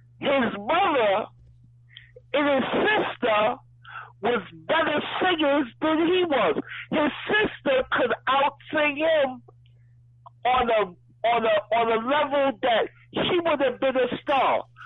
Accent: New York, United States; But Gary, we grew up together in New York.

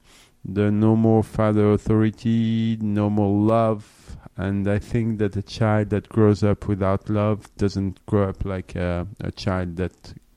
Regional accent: Sarcelles, Île-de-France, France; In the suburb of Paris, in a very violent city called Sarcelles.

